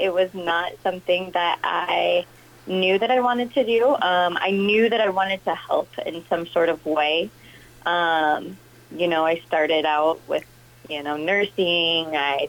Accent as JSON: {"language": "English", "town": "Eagle Grove", "region": "Iowa", "country": "United States", "tie": "born or raised there", "said": "Yes, so I actually grew up in Eagle Grove."}